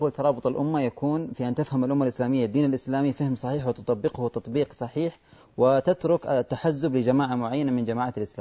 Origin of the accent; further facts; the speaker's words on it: Somalia; بلدنا الصومال، فبلدنا حباها الرحمن أن جعل جميع أهل مسلمون في مذهب أهل السنة والجماعة،